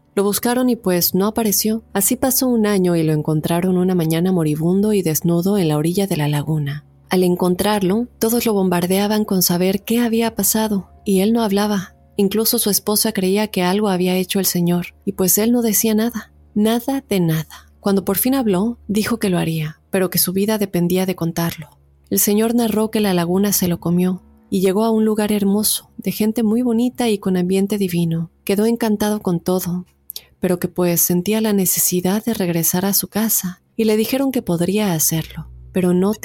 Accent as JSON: {"language": "Spanish", "town": "Tulancingo", "region": "Hidalgo", "country": "Mexico", "said": "Yo soy de Tulancingo, Hidalgo, México. Una ciudad vieja, ya que cuenta con asentamientos prehistóricos y se cree que son muy viejos."}